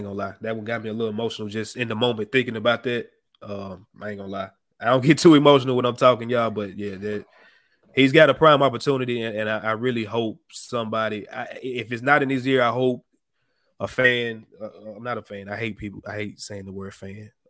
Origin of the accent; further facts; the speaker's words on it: Memphis, Tennessee, United States; Like, I grew up in Memphis, bro. And I remember, you know, in the 90s, early 2000s, we had things to do.